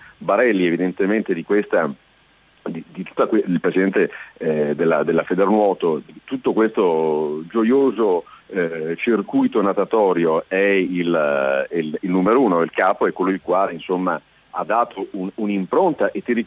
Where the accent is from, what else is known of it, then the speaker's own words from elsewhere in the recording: Rome, Lazio, Italy; È anche una città che ha un'attrazione particolare, perché è vero che noi come romani